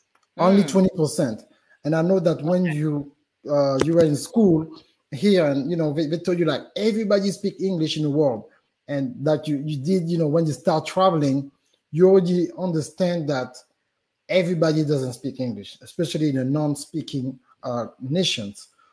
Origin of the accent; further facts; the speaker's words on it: Gabon; also born or lived in Paris, France; now in United States; You hear the accent already. I was born in Paris, France. I'm originally from Gabon, Central Africa, but I live in the United States for the last 20 years. So I really live into those three continents.